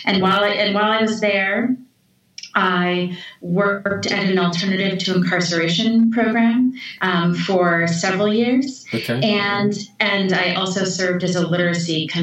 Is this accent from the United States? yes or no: yes; New York, United States; I grew up in New York State on Lake Ontario. So very close to to Canada. So in a rural place that had quite excellent public schools.